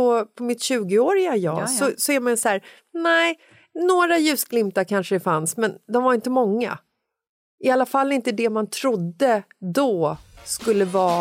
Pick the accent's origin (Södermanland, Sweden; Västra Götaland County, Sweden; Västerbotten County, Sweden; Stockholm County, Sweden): Stockholm County, Sweden; det var ju skräckens skräck söder om Stockholm, där jag är uppvuxen.